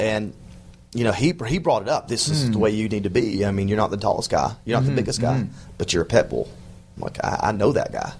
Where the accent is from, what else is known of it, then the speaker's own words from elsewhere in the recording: the South, United States; You know, I don't know if it's because I was from the South or whatever it is, but they were good to me.